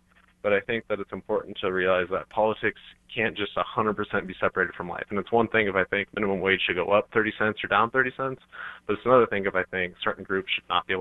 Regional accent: United States; You know, I grew up in the States, was 100% free speech, everything's allowed

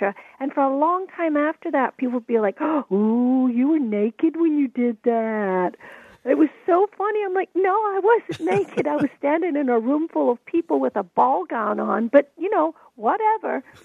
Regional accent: Scotland, United Kingdom; Of course, Sean Connery, being Scottish himself, he's my favorite James Bond of all time.

